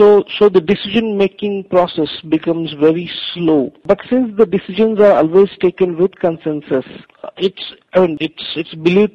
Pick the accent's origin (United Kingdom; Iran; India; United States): India; English is a second language; For me, as an Indian, the reasonable working day starts from 9 and ends at 6 o'clock. But again, that concept is no more in India as well, since India is also progressing a lot.